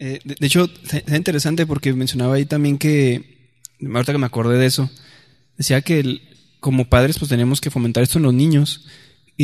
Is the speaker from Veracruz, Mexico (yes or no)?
no; Ciudad Juárez, Chihuahua, Mexico; cuando yo fui niño, yo crecí en Ciudad Juárez